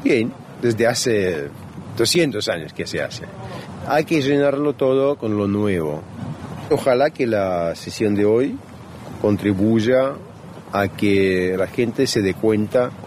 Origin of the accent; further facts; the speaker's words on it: Havana, Cuba; born there; also born or lived in Uruguay; Bueno, muy entre comillas soy un cubano, porque, bueno, nací técnicamente en La Habana.